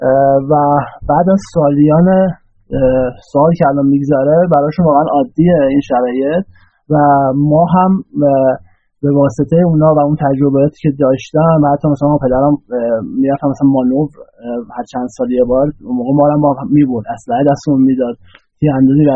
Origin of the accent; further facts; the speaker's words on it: Dezful, Khuzestan, Iran; born there; وسط میدون توی شهر دیسفول، و دیسفول جزو شهرهایی بود که خیلی بمباران شد.